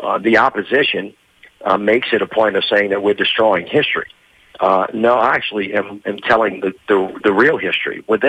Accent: Southern US, United States; And as a Southerner, I get my back up a little bit when people from the North say it only happened down here.

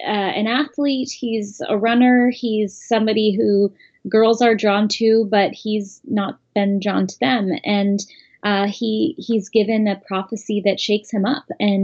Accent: San Francisco, California, United States; I grew up in San Francisco, and I also grew up with gay parents.

